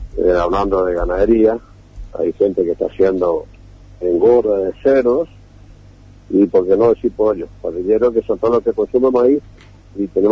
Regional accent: Misiones, Argentina; nosotros somos una provincia de Misiones donde no somos productores de grano

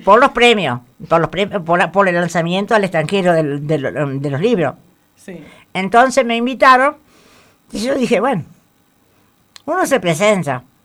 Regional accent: Santo Tomé, Santa Fe, Argentina; Soy de Santo Tomé, amo Santo Tomé

